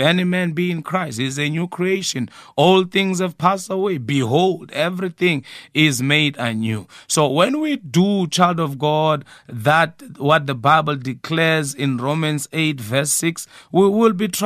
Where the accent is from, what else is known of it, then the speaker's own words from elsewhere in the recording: Nelspruit, Mpumalanga, South Africa; moved away as an adult; now in Cape Town, South Africa; I'm of Swati origin. I'm from Mpumalanga, Nelspruit. I came to Cape Town in 2010, you know, to establish the work of the Lord here. And I didn't know a single word in Xhosa.